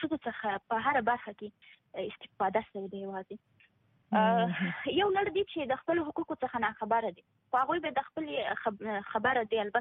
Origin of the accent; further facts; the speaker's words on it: Afghanistan; زه افغان یم زه یو شزیم زه د دې خور د دې مور د دې لور یم